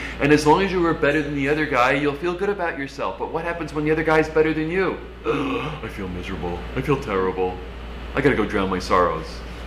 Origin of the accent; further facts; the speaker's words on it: Ireland; I'm Irish, so we have get Irish things